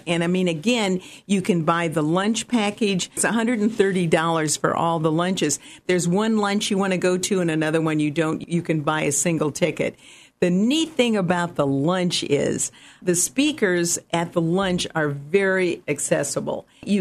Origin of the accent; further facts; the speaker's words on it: Illinois, United States; as a kid growing up in Illinois, my parents had 100 acres overlooking the Mississippi River, and we were in the woods.